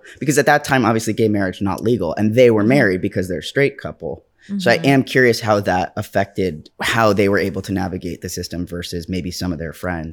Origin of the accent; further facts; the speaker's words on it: New York, United States; Can't say anything. I'm a New Yorker. I can't say anything.